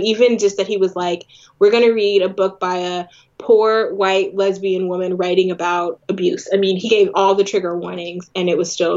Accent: California, United States; I'm from California, so a lot of my you know friends and classmates were Mexican-American.

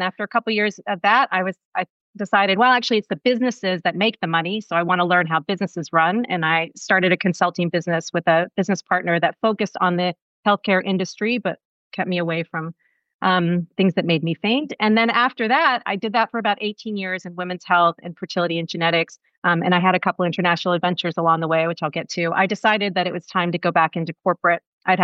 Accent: United States; Well, I was born to Indian parents in America. I grew up in the United States

